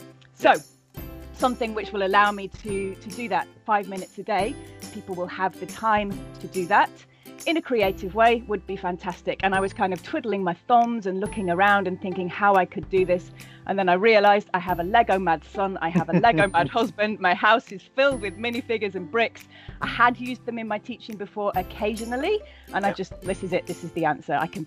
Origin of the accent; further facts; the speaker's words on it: England, United Kingdom; I am an English language teacher from England.